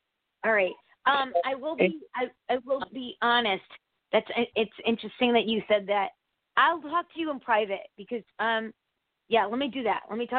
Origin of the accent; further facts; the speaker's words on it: Connecticut, United States; Connecticut.